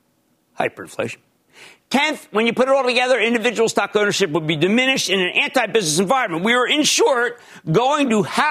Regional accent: New Jersey, United States; in my home state of New Jersey

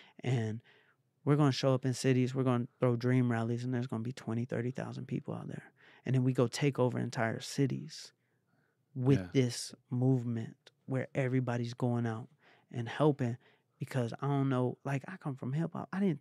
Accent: Atlanta, Georgia, United States; I'm from Atlanta. Like, we don't know about crystals. We don't even say the word manifest.

